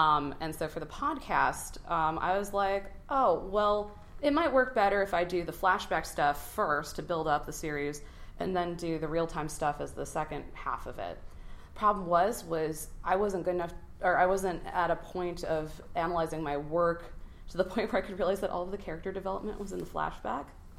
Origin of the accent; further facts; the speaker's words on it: Wisconsin, United States; Oh, my parents, or my dad's job relocated, and I'm from Wisconsin originally. And we relocated to the middle of nowhere, South Carolina.